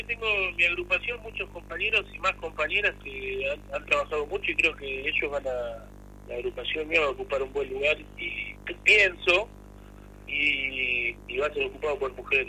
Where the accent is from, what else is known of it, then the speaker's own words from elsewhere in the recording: Argentina; porque somos parte de la Argentina.